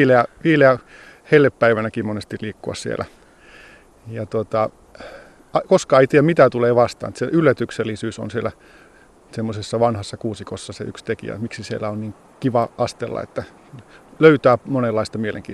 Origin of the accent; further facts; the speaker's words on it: Oulu, North Ostrobothnia, Finland; Oulu on mun kotikaupunki ja Pohjois-Pohjanmaa on Suomen soisinta seutua, että siinä mielessä asun hyvällä alueella.